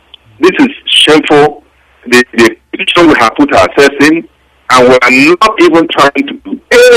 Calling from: Malaysia; I'm calling from Malaysia.

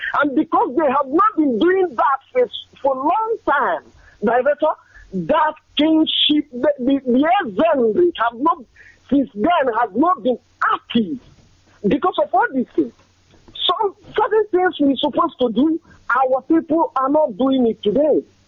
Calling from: Vienna, Austria; I am calling from Vienna, Austria.

